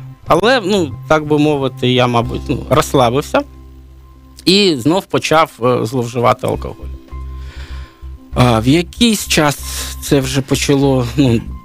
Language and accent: Ukrainian; Donetsk, Donetsk Oblast, Ukraine; moved away as an adult; now in Kyiv, Ukraine; Я приїхав до Києва після того, і сам я з Донецьку. Я корінний дончанин і вирос в Донецьку, мешкав в Донецьку, і приїхав до Києва, коли почалась, ну, так би мовити, окупація вже Донбасу, коли в 14-му році пройшли ці події.